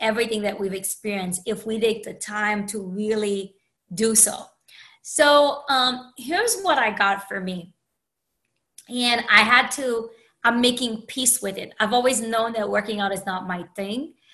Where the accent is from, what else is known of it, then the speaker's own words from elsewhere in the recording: United States; I am Haitian American, so it's by a fellow Haitian of mine.